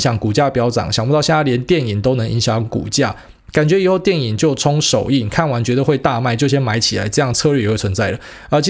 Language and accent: Chinese; Miaoli, Miaoli County, Taiwan; 反正我的家乡苗栗一定是他妈排最后一个啦